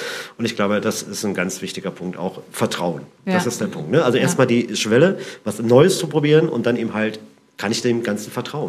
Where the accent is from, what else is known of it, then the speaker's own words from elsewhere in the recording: Berlin, Germany; Ich bin Berliner